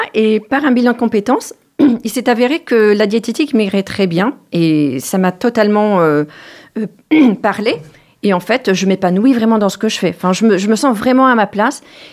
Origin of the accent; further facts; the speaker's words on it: Paris, Île-de-France, France; je suis parisienne. Voilà, donc je suis née à Paris.